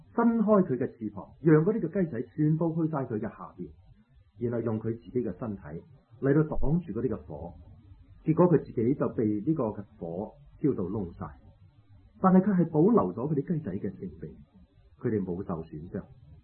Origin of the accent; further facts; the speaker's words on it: China; 我自己本身在中国大陆长大